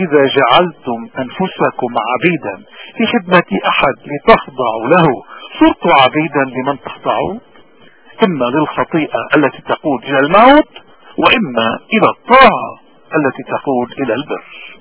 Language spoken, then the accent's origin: Arabic; Lebanon; تسلحنا به كلبنانيين منذ 7000 سنة ولازمنا